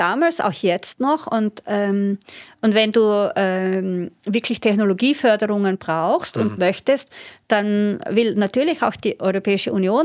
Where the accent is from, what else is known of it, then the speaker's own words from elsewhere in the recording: Austria; Bei uns in Österreich